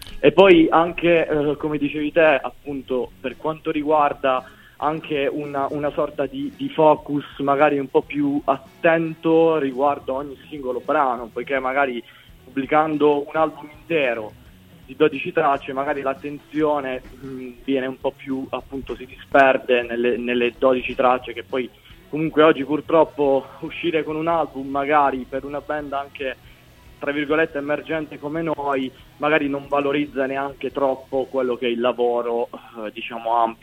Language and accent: Italian; Capurso, Apulia, Italy; in particolare siamo di Capurso, che è un piccolo paese, diciamo, a 10 km da Bari.